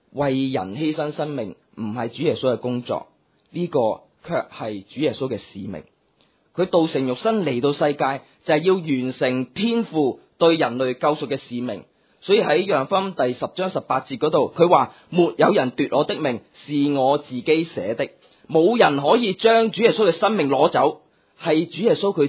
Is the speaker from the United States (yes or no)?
no; Hong Kong; 呢啲亦都大部分咧我哋香港人翻工嘅时候咧会有嘅心态嚟嘅